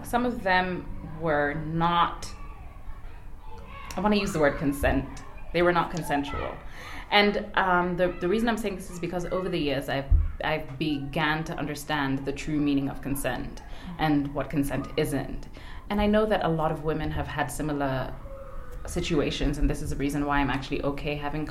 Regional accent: Kenya; Born and raised in Kenya. I've actually spent my whole entire life here.

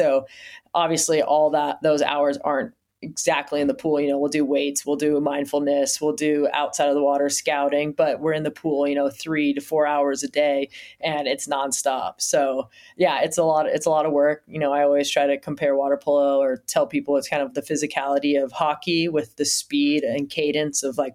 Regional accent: Newport Beach, California, United States; I grew up in Newport Beach, Southern California.

